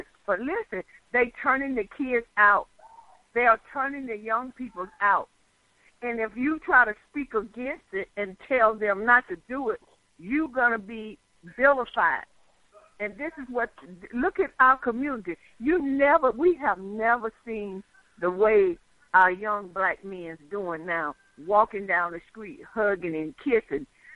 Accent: Deep South, United States; Now, see, I'm from the Deep South, and I must speak my mind.

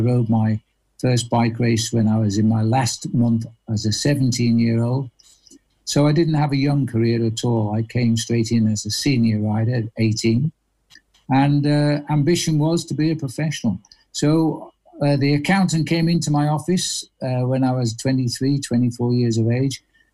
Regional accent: Wirral, North West England, United Kingdom; now in Hertfordshire, United Kingdom; I'm from the Wirral, which is really Liverpool, and very proud of the fact, and it's probably the only place I would go back and live. Obviously, I'm local to you now, Phil. I've lived down in Hertfordshire for, oh gosh, since 1967.

